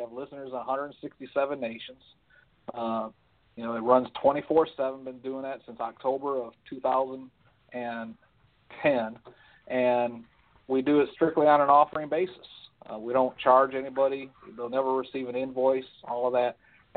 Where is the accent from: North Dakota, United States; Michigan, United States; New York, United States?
Michigan, United States; moved away as an adult; now in Baltimore, United States; Originally, I'm from Michigan. Joined the military straight out of high school, and somehow I ended up over in Baltimore, Maryland.